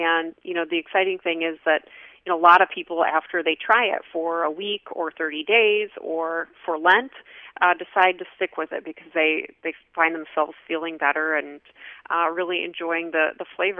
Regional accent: Midwest, United States; I'm from the Midwest. I like my comfort food

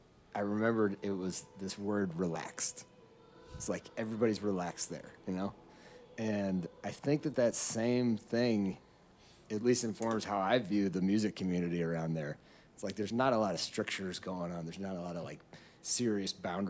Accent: Michigan, United States; I'm from Michigan, and I went to school out on the West Coast

